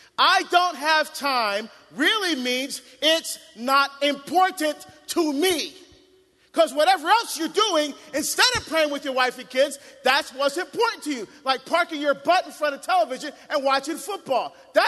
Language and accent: English; New Jersey, United States; now in Portland, United States; I'm from Jersey originally. I live in Portland, Oregon, right? But I'm from Jersey.